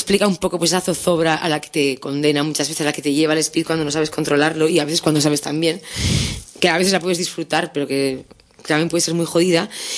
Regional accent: Basque Country, Spain; yo cuando regreso a mi tierra, llamada por el puto verde flúor, que nos llama mucho porque las vascas somos muy de regresar, y por ese acento que te recuerda a la macho y por estar cerca de mi madre

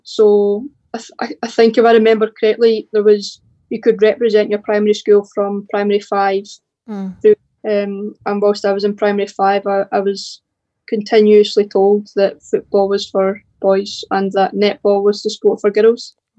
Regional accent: Arbroath, Scotland, United Kingdom; moved away as an adult; So, well, I'm originally from Arbroath, so I'm not actually from Glasgow. I grew up in Arbroath before moving down for university at the age of 18.

